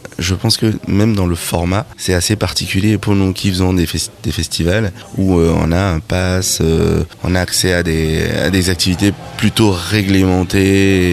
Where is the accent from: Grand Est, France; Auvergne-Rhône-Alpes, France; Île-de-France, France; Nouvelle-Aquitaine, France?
Île-de-France, France; Paris; On est de passage pour le festival, on vient de Paris.